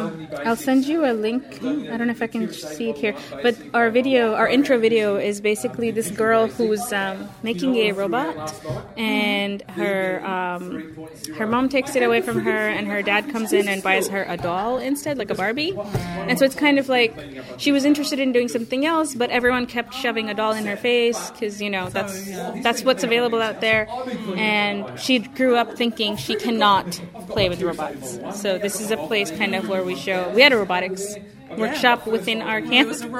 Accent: Dubai, United Arab Emirates; I didn't grow up in America, so I'm not American-American. I grew up in the Middle East. In Dubai.

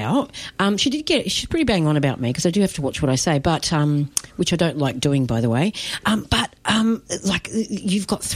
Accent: Footscray, Victoria, Australia; People would just pop over in the neighbourhood where we grew up in Footscray.

